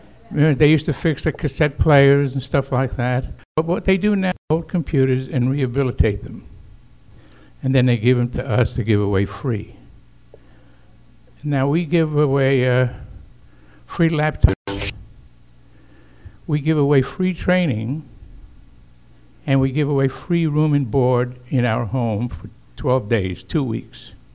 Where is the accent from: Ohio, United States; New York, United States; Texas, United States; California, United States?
New York, United States; Brooklyn; I was brought up in Brooklyn. I went to Brooklyn Tech.